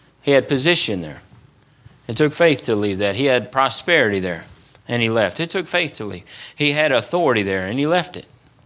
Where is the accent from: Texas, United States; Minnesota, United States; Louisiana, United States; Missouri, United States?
Louisiana, United States; I was very narrow when I was growing up. It was Louisiana, and that's it. Louisiana, and that's it. That's about the only state I knew.